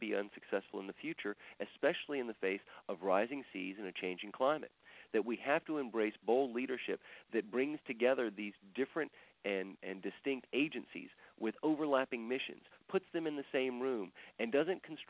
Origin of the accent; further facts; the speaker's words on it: Louisiana, United States; I'm so proud of the fact that I come from Louisiana because it represents a culture and a type of people that lived on a dynamic landscape for centuries.